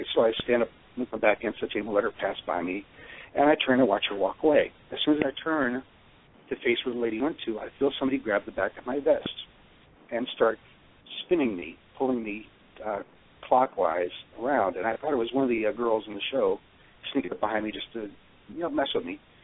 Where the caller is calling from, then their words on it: Key West, Florida, United States; I'm calling from Key West.